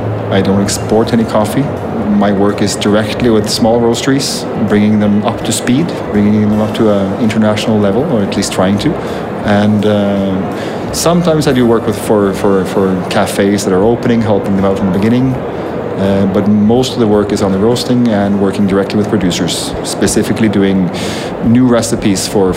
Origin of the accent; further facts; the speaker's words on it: Norway; moved away as an adult; now in Brazil; Well, I'm a Norwegian, and I decided to move to Brazil about 4 years ago